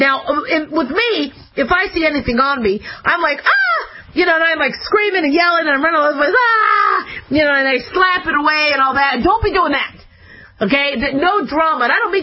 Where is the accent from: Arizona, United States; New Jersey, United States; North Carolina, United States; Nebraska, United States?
Arizona, United States; Growing up in Arizona, we were taught to always check our shoes, always shake out our shoes, because the spiders love damp.